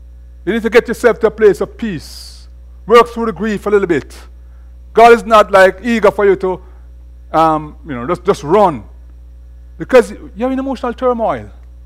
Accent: Jamaica; now in Lebanon, United States; I'm from Jamaica

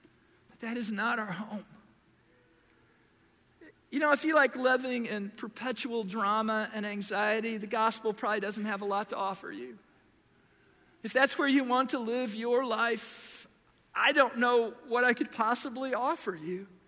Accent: Du Quoin, Illinois, United States; I grew up in DuQuoin. How many of you have ever been to DuQuoin?

